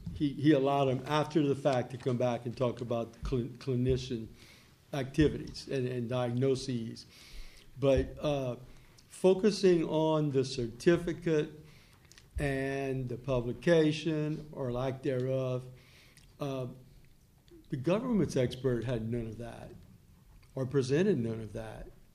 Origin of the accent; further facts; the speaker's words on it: Louisiana, United States; I'm from Lafourche Parish, so right. I'll take the New Orleans.